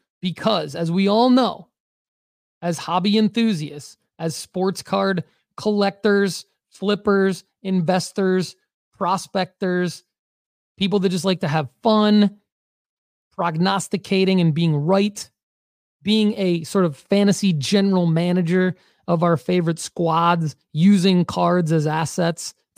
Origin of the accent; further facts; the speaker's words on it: Michigan, United States; By the way, when I say guys, I'm from Michigan